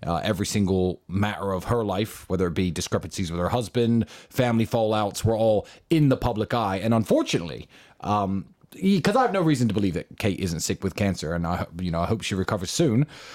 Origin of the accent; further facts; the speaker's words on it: United Kingdom; The royal family is our most important, most cherished institution, and we are, as British people, are very curious what's happening.